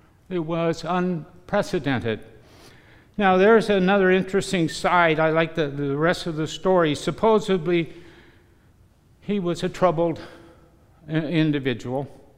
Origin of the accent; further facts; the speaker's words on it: Peoria, Illinois, United States; I come from Illinois, the Diocese of Peoria, and our most famous person was Bishop Fulton J. Sheen.